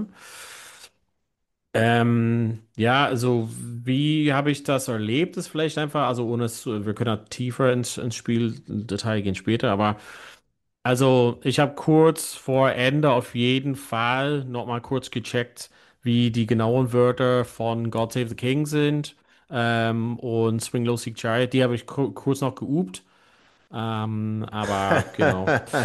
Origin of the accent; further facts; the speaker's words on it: Ireland; Auch als Ire, aber auch als Fan grundsätzlich.